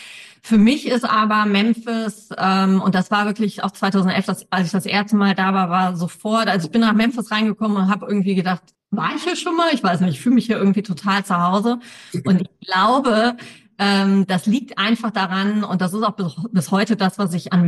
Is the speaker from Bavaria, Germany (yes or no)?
no; Cologne, North Rhine-Westphalia, Germany; weil ich bin Kölnerin